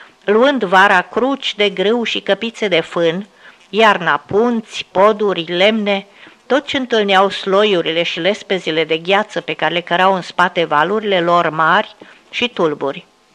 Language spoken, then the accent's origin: Romanian; Râturi, Bihor County, Romania; Din el făcea parte satul meu natal, pe atunci Râturi. Satul meu se găsește aproape de Beiuș, lângă drumul care duce la Stâna de Vale, dar așezat pe alt drum care duce la Talpe și Săliștea de Beiuș.